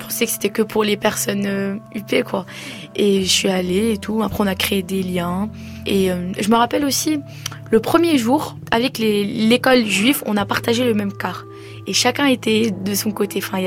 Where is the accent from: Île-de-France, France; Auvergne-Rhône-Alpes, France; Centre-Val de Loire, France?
Île-de-France, France; Bondy; Je suis née à Bondy, j'ai grandi à Bondy.